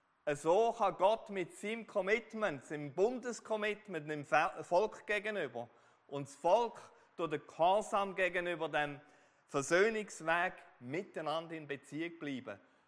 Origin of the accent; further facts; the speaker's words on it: Switzerland; für uns als Schweizer oder was immer unser ethnischer Hintergrund ist.